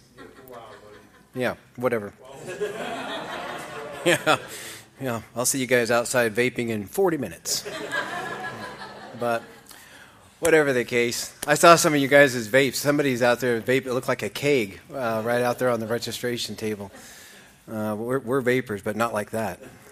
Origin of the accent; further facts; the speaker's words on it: Phoenix, Arizona, United States; I'm from Phoenix, Arizona, and I don't have the greatest story.